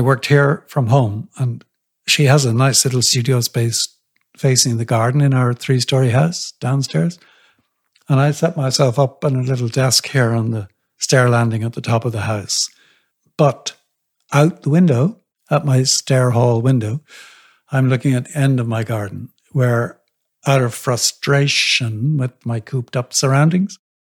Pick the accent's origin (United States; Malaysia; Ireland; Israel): Ireland; Munster; born there; I was born in Kerry in the south of Ireland, and I sort of must have thought that my family's natural habitat was back in that place.